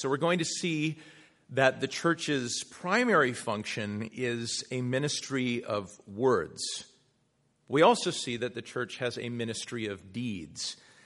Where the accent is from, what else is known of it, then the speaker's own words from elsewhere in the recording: Massachusetts, United States; I was considering finding a way to move from Washington State back to my home state of Massachusetts.